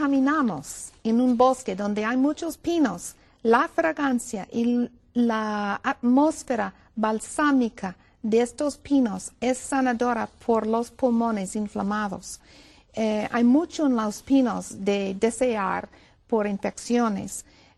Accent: Massachusetts, United States; now in Wildwood, United States; Yo vengo originalmente de Massachusetts, en Estados Unidos. Pero por muchos años mi hogar ha estado en Wildwood, Georgia.

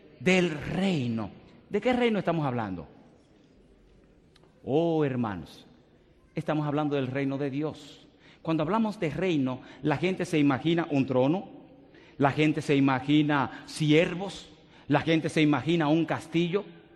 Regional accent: Dominican Republic; En mi iglesia, donde me crié, en República Dominicana

